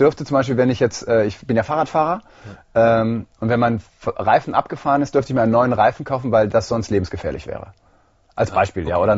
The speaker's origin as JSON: {"language": "German", "region": "North Rhine-Westphalia", "country": "Germany", "said": "Ich bin ja aus Ostwestfalen, da gab es das nicht."}